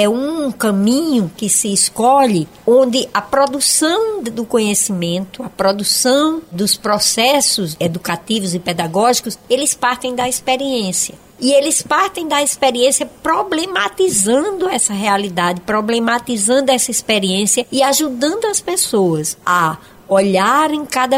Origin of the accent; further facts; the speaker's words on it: Rio Grande do Norte, Brazil; born there; now in Ceará, Brazil; eu sou nordestina, sou do Rio Grande do Norte, de nascença, e vivo desde 94 no Ceará.